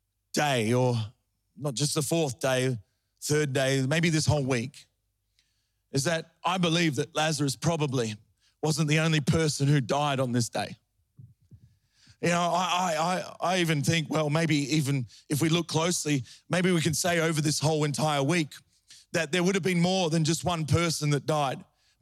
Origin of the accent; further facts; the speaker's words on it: Melbourne, Victoria, Australia; because I'm from Melbourne, right?